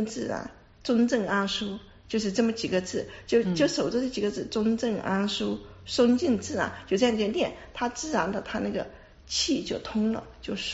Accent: Sichuan, China; 我呢是四川人

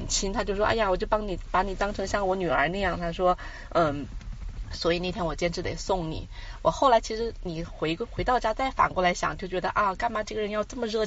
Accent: Beijing, China; 我说我从北京来什么什么

